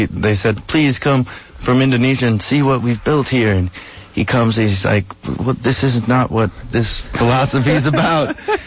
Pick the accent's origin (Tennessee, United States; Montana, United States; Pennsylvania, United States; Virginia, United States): Virginia, United States; born there; I was born in Virginia on this commune called Skymont.